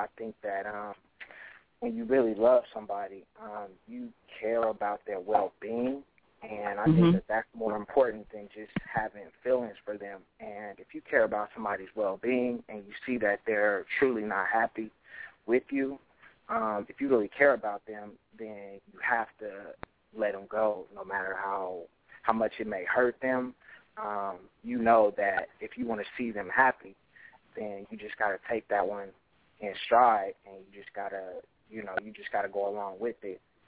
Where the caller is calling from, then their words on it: Dallas, Texas, United States; I'm calling from Dallas, Texas.